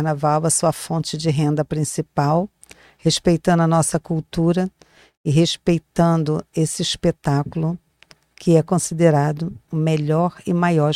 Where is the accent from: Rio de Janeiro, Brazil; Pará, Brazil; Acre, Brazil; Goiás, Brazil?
Rio de Janeiro, Brazil; Então, eu nasci lá, minha família é de lá, tenho família hoje ainda lá, eu não moro mais lá, mas tenho família, amigos.